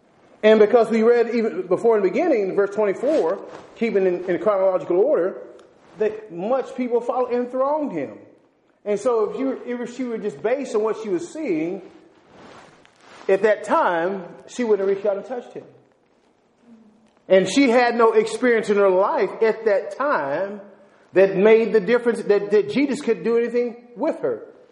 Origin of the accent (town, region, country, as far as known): Texas, United States; born or raised there